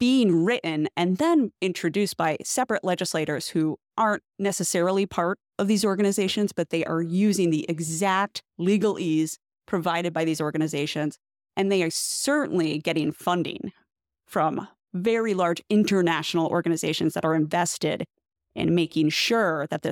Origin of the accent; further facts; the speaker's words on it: Oklahoma, United States; If any state should be a theocratic state, it should be Oklahoma.